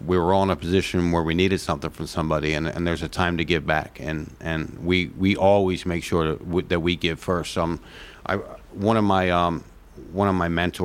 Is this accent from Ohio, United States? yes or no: no; Philadelphia, Pennsylvania, United States; I'm a Philadelphian through and through. I love Philadelphia